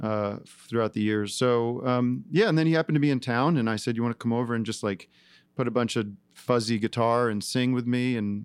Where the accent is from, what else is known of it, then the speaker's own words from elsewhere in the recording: Philadelphia, Pennsylvania, United States; But I know Kurt. I mean, we're both from Philly